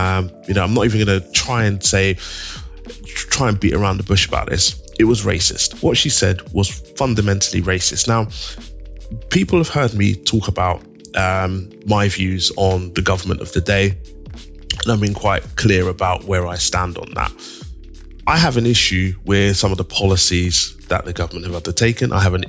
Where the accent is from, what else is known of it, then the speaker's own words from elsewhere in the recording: London, United Kingdom; I grew up in East London. You know, both my parents, raised by both of my parents. My dad was civil servant for the Nigerian government.